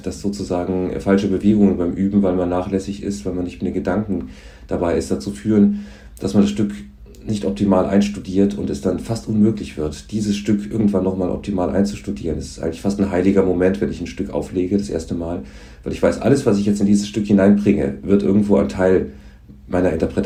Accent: Rhineland-Palatinate, Germany; ich bin auf dem Land groß geworden, im Westerwald aufgewachsen.

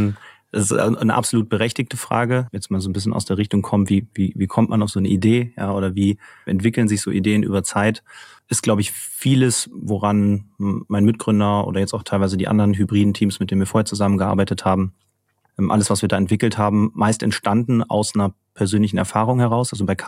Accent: Cologne, North Rhine-Westphalia, Germany; Genau, also wir sind beide aus Köln

